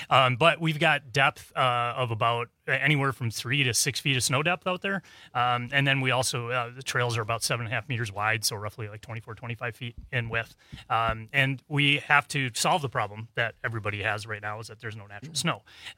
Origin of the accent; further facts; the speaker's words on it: Watertown, Wisconsin, United States; And I grew up in Watertown.